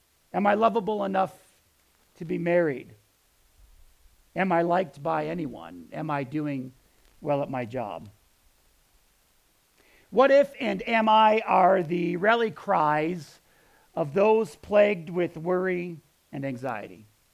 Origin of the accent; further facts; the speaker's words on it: New York, United States; I grew up in Western New York in really a loving family.